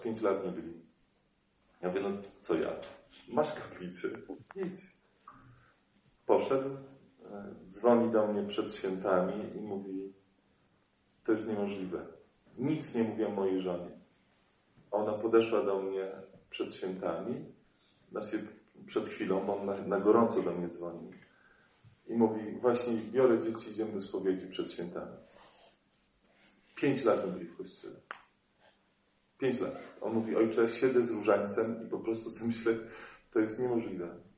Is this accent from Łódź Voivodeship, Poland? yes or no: yes; Łódź Voivodeship, Poland; Ja pochodzę spod Łodzi.